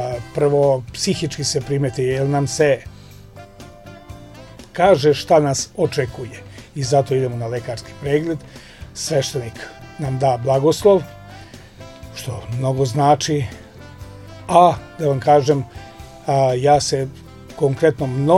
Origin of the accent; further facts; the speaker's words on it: Gornja Trnava, Šumadija, Serbia; ja sam ovde Kragujevčanin, rođen sam u Gornjoj Trnavi, tačnije, inače za u Kragujevcu živim, tu mi je porodica moja, moji sinovi, moji unuci